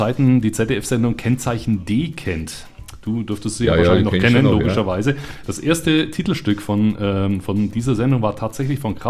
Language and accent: German; Hof, Bavaria, Germany; Also ich bin ja aus Hof, wie ja jeder weiß, ist ja kein Geheimnis.